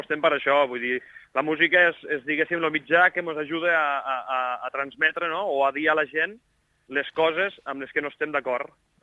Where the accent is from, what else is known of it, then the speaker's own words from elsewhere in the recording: Rasquera, Catalonia, Spain; nosaltres som un grup, com ja sabeu, que som de Rasquera, som d'aquí al costat mateix